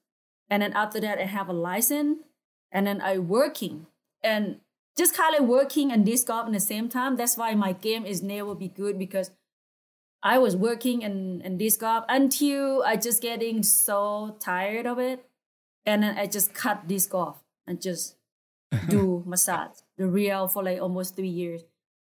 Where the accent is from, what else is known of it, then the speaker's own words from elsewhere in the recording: Laos; English is a second language; So I'm from Laos and my whole family is still over there.